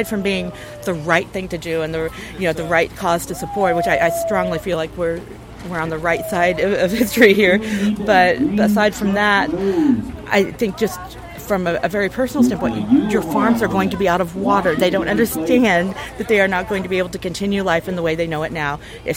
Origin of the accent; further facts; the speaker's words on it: Missouri, United States; We're from near Springfield, Missouri.